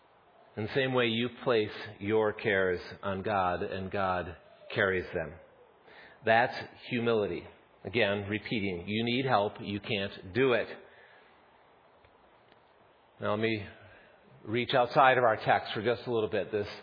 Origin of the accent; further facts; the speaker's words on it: Minnesota, United States; accent: Minnesota; Okay, I'll get all the laughs now with my Minnesota accent.